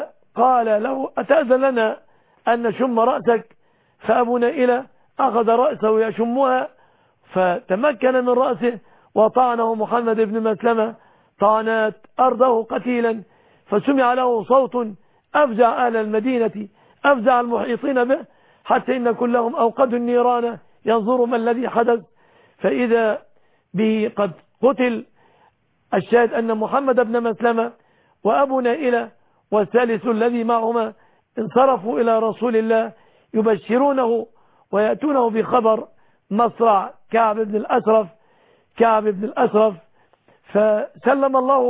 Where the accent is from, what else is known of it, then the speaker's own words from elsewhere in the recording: Egypt; بلادنا مصر